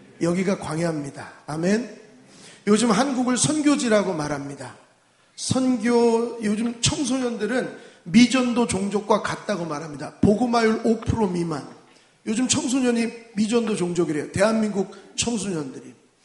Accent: Malaysia; Korean is a second language; 저는 말레이시아에서 왔습니다.

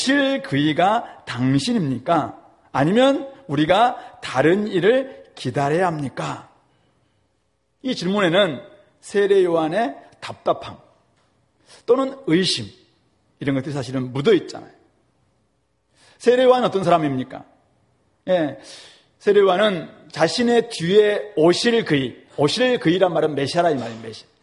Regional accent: Yeosu, South Jeolla, South Korea; 제가 근데 저 여수 고향 가다가

